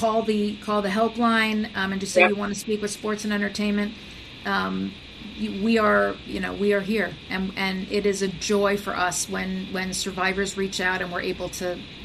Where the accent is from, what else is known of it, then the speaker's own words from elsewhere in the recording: New York, United States; and as a New Yorker, Grew up a Yankees fan.